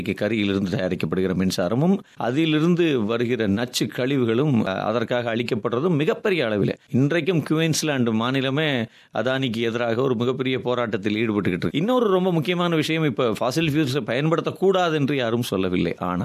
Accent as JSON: {"language": "Tamil", "town": "Mumbai", "region": "Maharashtra", "country": "India", "tie": "born or raised there", "said": "நான் பெரும்பகுதியாக மும்பை நகரத்திலே வளர்ந்தவன்"}